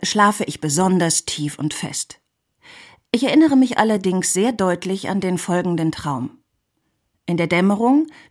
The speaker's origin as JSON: {"language": "German", "country": "Switzerland", "said": "In der Schweiz, wo ich herkomme, ist hingegen jegliche Weiterfahrt bei Rot streng verboten."}